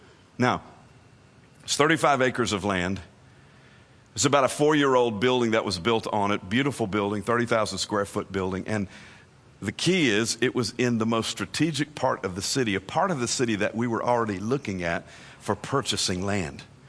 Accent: Tennessee, United States; I'm from Tennessee. And in Tennessee, we say there's more than one way to skin a cat.

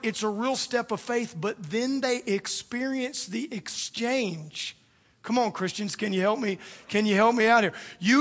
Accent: Louisiana, United States; I mean, I'm from South Louisiana. It was like Mardi Gras, but except with the beads, it was money.

